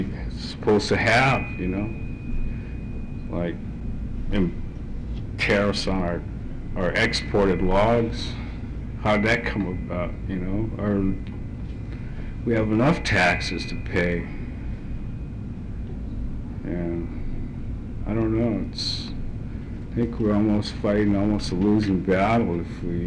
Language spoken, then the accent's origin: English; Alaska, United States; well, like me, I'm from Tlaloc, and I got stocks in Sea Alaska, which in my own village, I don't have no vote in our say-so, you know.